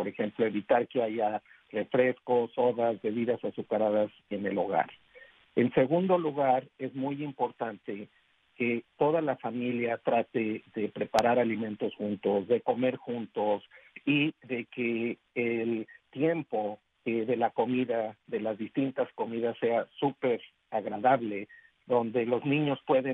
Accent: Mexico; now in United States; yo, por ejemplo, vengo de México y yo cuando crecí, desde que era muy, muy pequeño

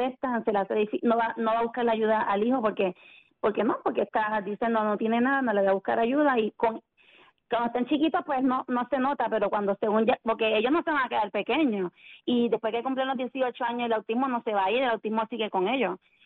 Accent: Puerto Rico; now in United States; Nosotros llegamos a la Florida hace 9 años, somos de Puerto Rico, buscando...

